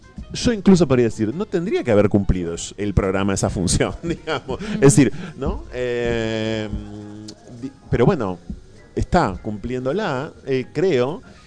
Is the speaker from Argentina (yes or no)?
yes; Ensenada, Buenos Aires Province, Argentina; Yo crecí en Ensenada, que es mi ciudad.